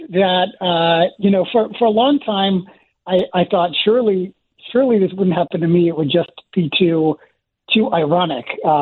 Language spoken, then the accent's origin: English; Philadelphia, Pennsylvania, United States; I grew up outside of Philly